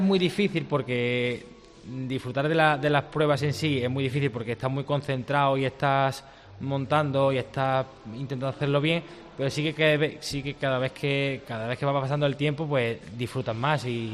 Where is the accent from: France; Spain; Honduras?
Spain; Córdoba, Andalusia; now in Jerez de la Frontera, Spain; yo no soy de aquí de Jerez porque yo soy de Córdoba. Llevo aquí 14 años desde que me vine de allí de casa para formarme como jinete